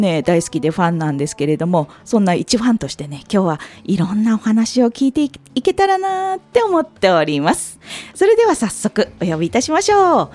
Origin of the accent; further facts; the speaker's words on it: Chiba, Japan; 千葉県生まれ千葉県育ちの私がいろんな切り口から紹介していきます。